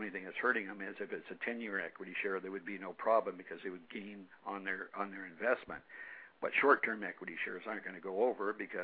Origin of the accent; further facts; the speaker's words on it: Canada; moved away as an adult; I come from Canada, you know, originally. I was born in Canada, and I left there when I was 18, 20, but I would go back and visit my mother.